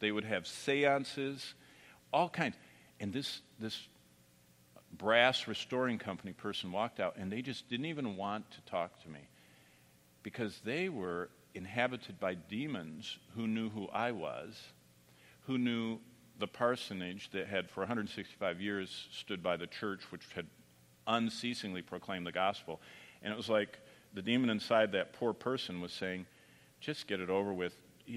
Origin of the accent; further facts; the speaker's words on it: Michigan, United States; My pastor was in the hospital when I was growing up in Michigan 50 years ago